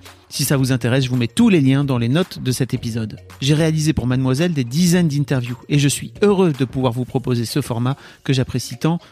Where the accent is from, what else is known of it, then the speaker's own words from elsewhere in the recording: Hauts-de-France, France; Tu sais, moi, je viens du Nord